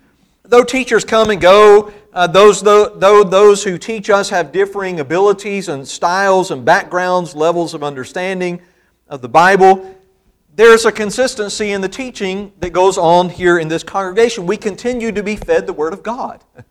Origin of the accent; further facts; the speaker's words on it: Mississippi, United States; Where I grew up in Mississippi, it's still much the same.